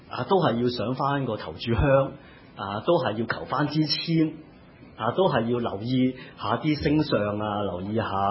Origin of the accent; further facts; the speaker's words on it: Hong Kong; 我又发觉我哋香港人咧有两种嘅心态系面对住嘅。